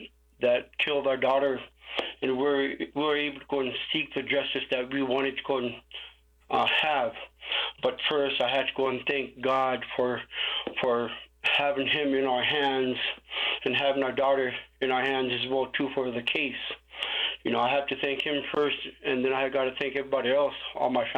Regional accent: Kotzebue, Alaska, United States; now in Anchorage, United States; I am originally from Kotzebue, Alaska. I am residing in Anchorage, Alaska.

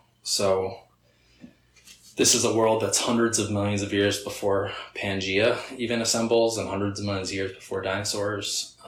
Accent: New England, United States; So I'm from New England, where if you hike around Maine or New Hampshire, you can see on the rocks these things called glacial striations

